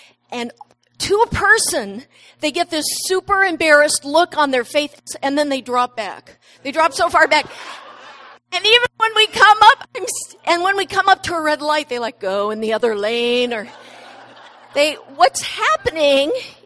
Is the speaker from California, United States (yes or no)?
yes; San Diego, California, United States; also born or lived in Washington / Washington, D.C.; I'm from San Diego, as you know, but I lived in Washington State in college and then lived in D.C.